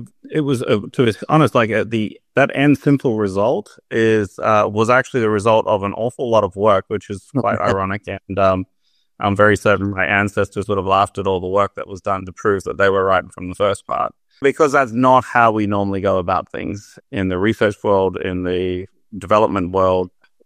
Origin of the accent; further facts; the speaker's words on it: Cook Islands; because I grew up in the Cook Islands and played sport and played competitive rugby and professional rugby